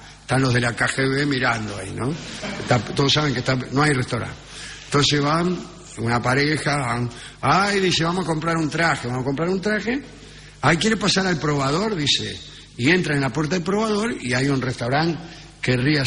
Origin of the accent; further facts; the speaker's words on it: Russia; Spanish is a second language; Sí, soy ruso.